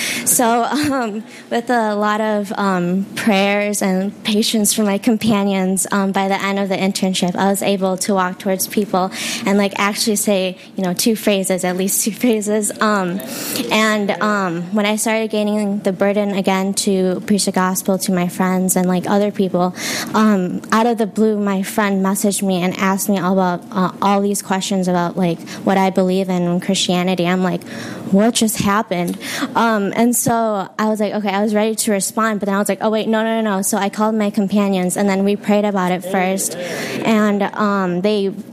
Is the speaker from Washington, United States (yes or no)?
no; Normal, Illinois, United States; I'm from Normal. I'm doing the internship in Chicago